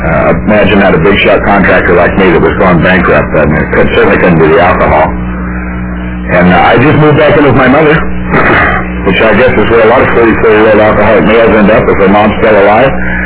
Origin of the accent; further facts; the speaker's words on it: Long Beach, California, United States; I come from a very, what I would like to consider a pretty normal family and middle class family. I grew up in Long Beach, California.